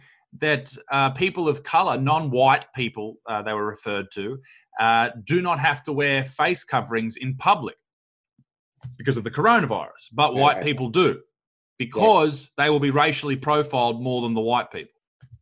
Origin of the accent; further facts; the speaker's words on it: Newcastle, New South Wales, Australia; I'm from Newcastle, which is about 2 hours north of Sydney.